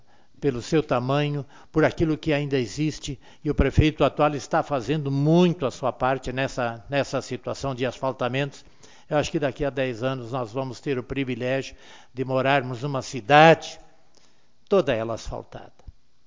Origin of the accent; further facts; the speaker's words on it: Arroio do Meio, Rio Grande do Sul, Brazil; nós vamos ter orgulho cada vez maior de poder dizer: eu sou de Arroio do Meio